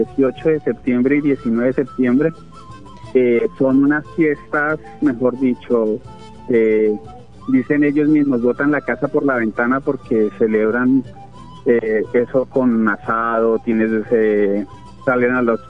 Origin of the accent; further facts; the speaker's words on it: Bogotá, Colombia; also born or lived in Chile; yo originalmente soy de Bogotá, Colombia, pero yo viví muchos años en Chile.